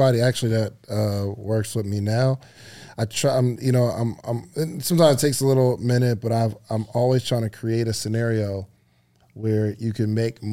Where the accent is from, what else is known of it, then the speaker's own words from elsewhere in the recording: New Jersey, United States; New Jersey.